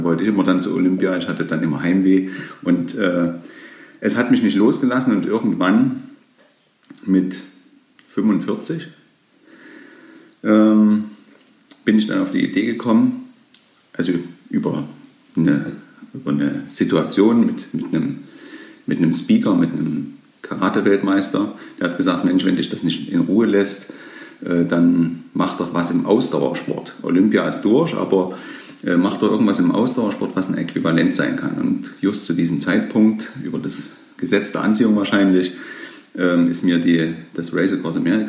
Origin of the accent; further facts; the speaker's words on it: Thuringia, Germany; accent: Thuringian; Ich lasse die Sprache mal nicht glatt ziehen und habe also immer noch meinen Thüringer Dialekt mit dabei.